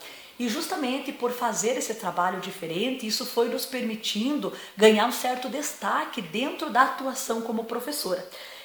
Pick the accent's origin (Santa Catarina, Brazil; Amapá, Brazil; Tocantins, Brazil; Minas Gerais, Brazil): Santa Catarina, Brazil; Campo Alegre; hoje eu estou morando em São Bento, mas eu venho natural de Campo Alegre